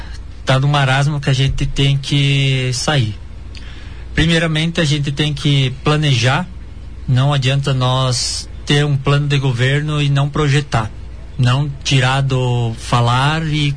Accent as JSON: {"language": "Portuguese", "town": "Marema", "region": "Santa Catarina", "country": "Brazil", "said": "Eu sou de Marema."}